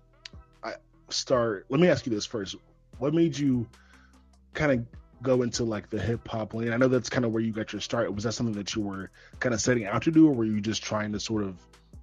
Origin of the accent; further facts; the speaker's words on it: Charlotte, North Carolina, United States; So nobody from Charlotte is going to understand this, but I'm from Charlotte.